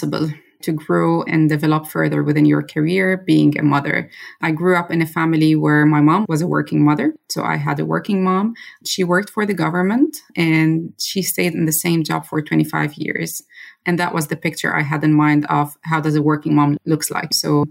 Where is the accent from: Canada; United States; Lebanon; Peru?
Lebanon; Beirut, Beirut Governorate; moved away as an adult; also born or lived in Dubai, UAE; now in Germany; I'm originally Lebanese, born and raised in Beirut City, but I have been out of my country for the past 13 years, living as an expat in two different countries, for 10 years in the UAE in Dubai, and for 3 years in Germany now.